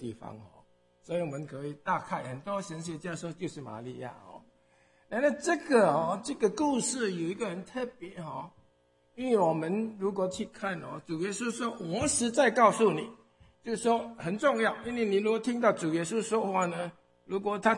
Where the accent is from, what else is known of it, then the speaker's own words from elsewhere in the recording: United States; Chinese is a second language; 我是华侨哦，莱阳华侨，在美国那学习长大，所以我的中文不是很行